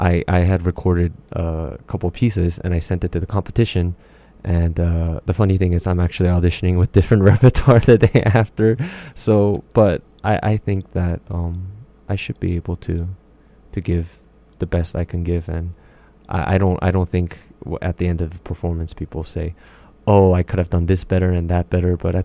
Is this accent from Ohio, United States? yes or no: no; Los Angeles, California, United States; also born or lived in South Korea; Well, I actually came to the U.S. when I was one, and I moved to California for 12 years.